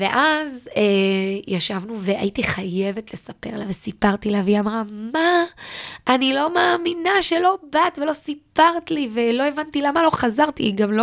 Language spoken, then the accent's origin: Hebrew; Beersheba, Southern District, Israel; אני גדלתי בבאר שבע, היום אני גר בפתח תקווה, אבל אני גדלתי בבאר שבע